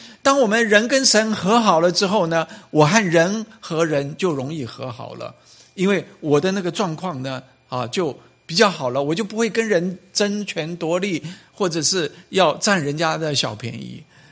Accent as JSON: {"language": "Chinese", "country": "United States", "said": "就像我们美国人讲 How are you doing 啊"}